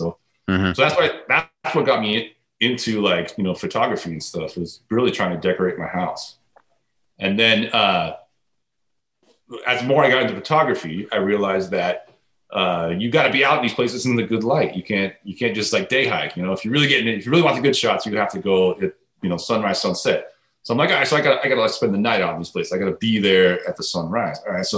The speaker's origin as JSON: {"language": "English", "region": "California", "country": "United States", "lives_now": "Portland, United States", "said": "I guess I'm actually from California, so I hate to admit that, but we moved to Portland in 2004"}